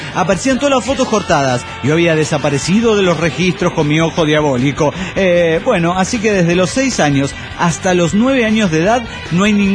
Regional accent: Orizaba, Veracruz, Mexico; de Orizaba, México.

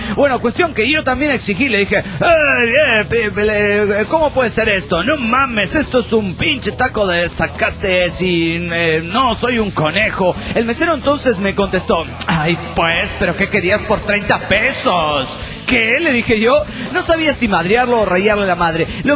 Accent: Juliaca, Puno, Peru; Hola amigos, ¿cómo están? Soy el muerto de Juliaca, Perú.

